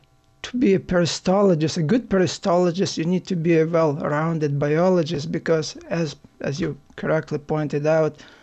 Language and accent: English; Ukraine; English is a second language; now in United States; as you can tell from my accent, I'm not born in the United States. I'm a Ukrainian by origin.